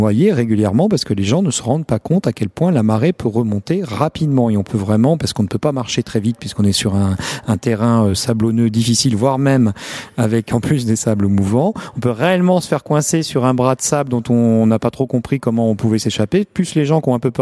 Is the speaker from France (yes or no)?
yes; Normandy, France; moi, évidemment, en tant que Normand, m'a tout de suite tapé dans l'œil.